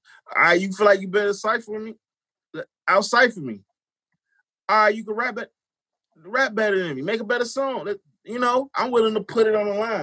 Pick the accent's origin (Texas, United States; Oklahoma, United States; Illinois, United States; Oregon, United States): Illinois, United States; Chicago; even if how I feel about growing up in Chicago.